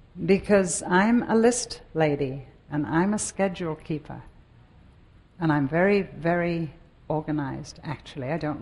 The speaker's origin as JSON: {"language": "English", "town": "Bootle", "region": "North West England", "country": "United Kingdom", "tie": "born or raised there", "said": "When I was a little girl in the middle of the Second World War, we lived in Liverpool near Bootle. I was born in Bootle, where … come from."}